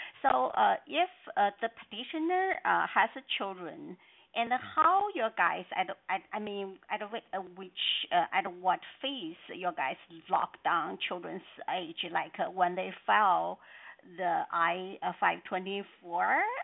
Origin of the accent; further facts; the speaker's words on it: Portland, United States; I'm from Portland.